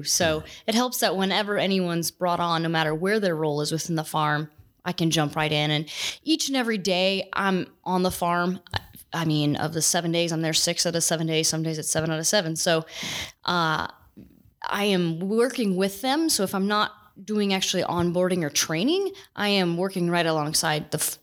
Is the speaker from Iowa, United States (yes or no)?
yes; Iowa, United States; I'm from Northwest Iowa, work on my family farm there.